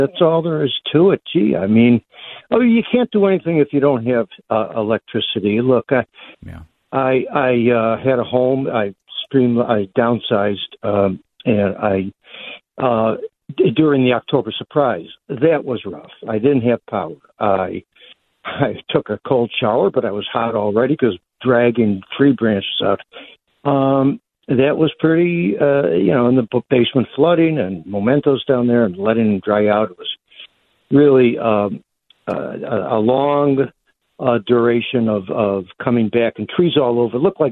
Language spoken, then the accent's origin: English; Amherst, New York, United States; a within Amherst kind of like a little parcel, but yet has that name, G-E-T-Z. Yeah, so here I am. It's my hometown.